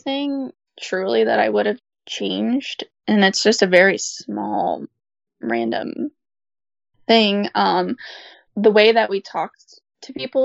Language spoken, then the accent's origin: English; Kentucky, United States; We're from Kentucky, so bourbon is a big thing here.